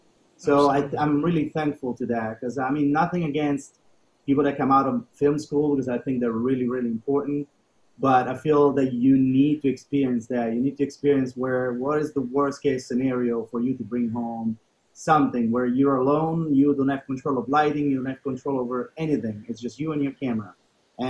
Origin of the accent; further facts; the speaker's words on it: Rome, Lazio, Italy; English is a second language; also born or lived in United States; So basically, I lived my life between Italy and the U.S. I was born in Rome, so I lived all my youth here. And then I moved to the United States, and I never came back after, like, I stayed for 15 years over there. I became an American citizen